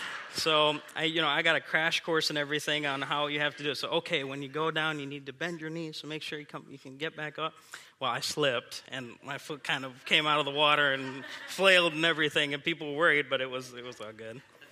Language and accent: English; India; moved away as an adult; now in United States; I'm from India. I was born and raised there on the mission field. I was there for 18 years before I came here to the States and continued my studies in college.